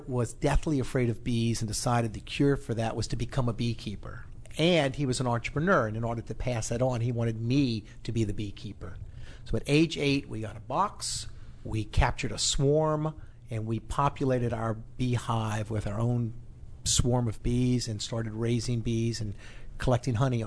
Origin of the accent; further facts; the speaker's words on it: Louisiana, United States; I grew up in South Louisiana, a place that's so far south, I consider I-10, my own personal Mason-Dixon line.